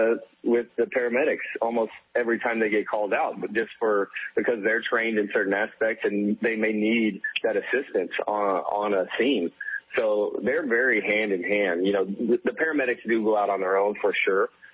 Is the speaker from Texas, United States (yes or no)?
yes; Texas, United States; like I grew up in a small town. I'm from Texas. I grew up in a town of like 136 people when I was there.